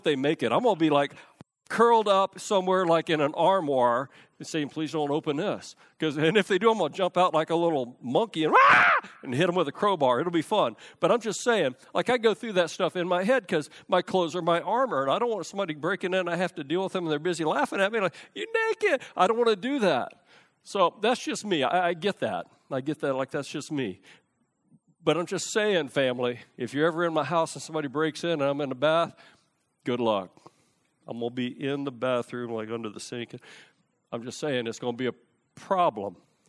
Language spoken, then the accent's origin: English; Houston, Texas, United States; growing up in Houston, I remember I would lock my car doors in the garage with the garage door down and locked.